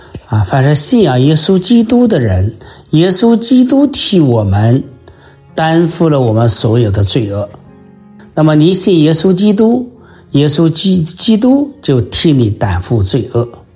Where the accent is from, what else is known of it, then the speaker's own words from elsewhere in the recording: China; 就是我们中国人啊的圣人孔子说